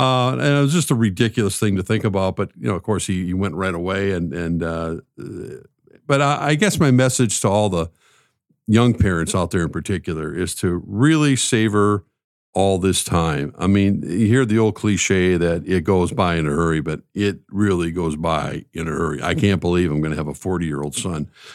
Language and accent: English; St. Louis Park, Minnesota, United States; Growing up in St. Louis Park, how did that kind of prepare you?